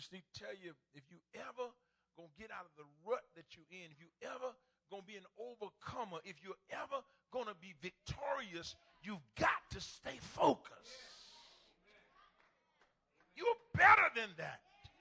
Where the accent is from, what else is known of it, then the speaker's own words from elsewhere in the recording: the South, United States; I grew up down in the South.